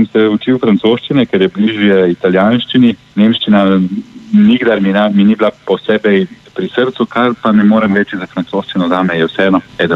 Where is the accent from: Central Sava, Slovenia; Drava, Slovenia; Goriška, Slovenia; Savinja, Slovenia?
Goriška, Slovenia; Bilje; v mojem rojstnem kraju v Biljah pri Novi Gorici dolga leta organizirali dobrodelni nogometni spektakel